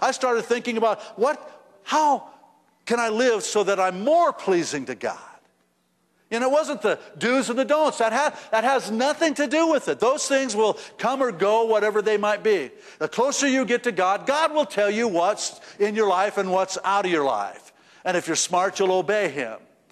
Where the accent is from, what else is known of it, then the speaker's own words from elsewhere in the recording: Reno, Nevada, United States; I came from Reno. We had lots of suckers come through Reno.